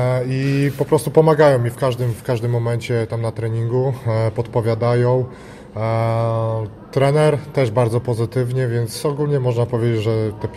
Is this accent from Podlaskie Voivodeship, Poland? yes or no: yes; Białystok, Podlaskie Voivodeship, Poland; Wrocław nas połączył, ja jestem z Białegostoku